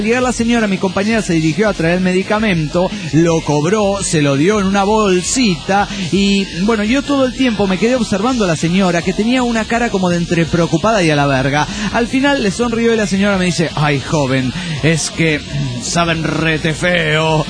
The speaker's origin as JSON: {"language": "Spanish", "town": "Culiacán", "region": "Sinaloa", "country": "Mexico", "said": "Hola, ¿cómo están? Soy el auditor de Culiacán, México."}